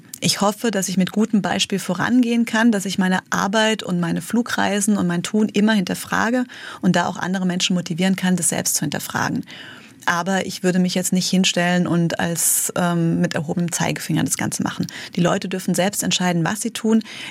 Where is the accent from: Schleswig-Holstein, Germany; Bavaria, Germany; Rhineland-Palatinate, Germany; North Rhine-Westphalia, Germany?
Rhineland-Palatinate, Germany; Enkenbach-Alsenborn; Ich komme aus Enkenbach-Alsenborn, ein kleines Dorf in der Pfalz.